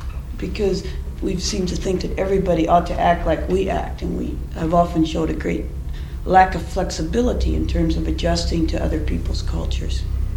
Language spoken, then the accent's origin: English; Wilbur, Nebraska, United States; moved away; I was raised in Wilbur, Nebraska. And Wilbur's a small, great big metropolis of 1,360 people.